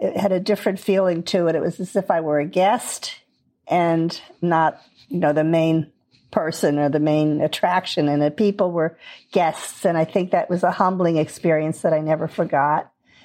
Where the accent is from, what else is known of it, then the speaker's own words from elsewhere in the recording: Miami, Florida, United States; I was in Miami. I grew up in Miami, and you know, it's beautiful, but it's kind of one note in terms of seasons and terrain and so forth.